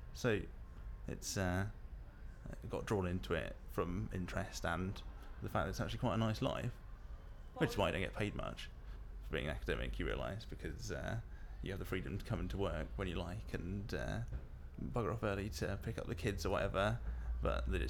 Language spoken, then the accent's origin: English; Jersey; moved away as an adult; also born or lived in Cambridge; now in Bristol, United Kingdom; born on the 3rd of September 84, and I'm originally from Jersey and now live in Bristol, where I'm doing my PhD.